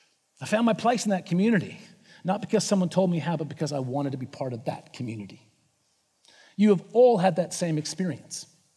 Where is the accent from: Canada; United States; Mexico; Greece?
Canada; For growing up in Canada, playing lots of street hockey and skating lots, but never actually playing